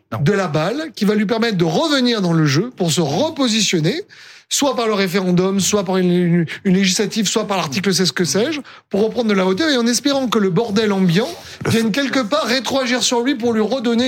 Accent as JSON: {"language": "French", "region": "south of France", "country": "France", "said": "et moi, je suis du Sud."}